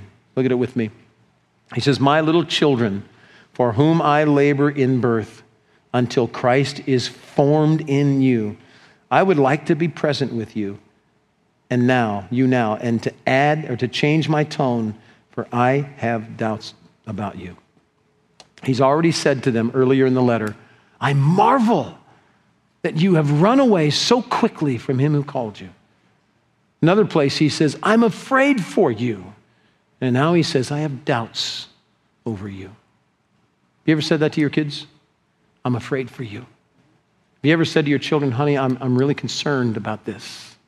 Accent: Lakewood, California, United States; He said, well, I'm from the Long Beach area. I said, really? What part? Lakewood. Oh, I said, I went to high school in Lakewood. He said, so did I. Lakewood High School.

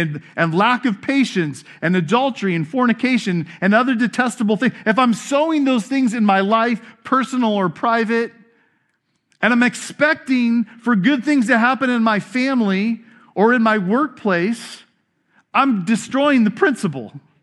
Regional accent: Fountain Valley, California, United States; born there; I was born in Fountain Valley. I don't know a whole lot about farming.

